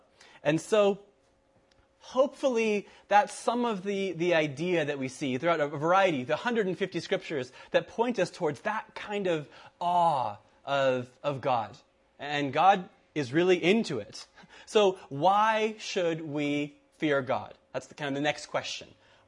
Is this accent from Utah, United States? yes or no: no; California, United States; I come from California. I come from Southern California.